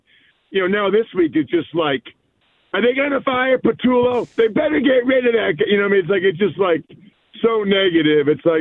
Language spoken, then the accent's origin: English; Pennsylvania, United States; I'm from Eastern Pennsylvania, so I'm tough.